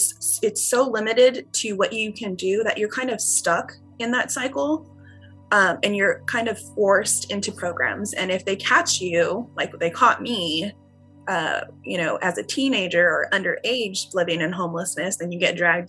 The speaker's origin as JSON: {"language": "English", "town": "San Jose", "region": "California", "country": "United States", "said": "I'm actually from San Jose, California."}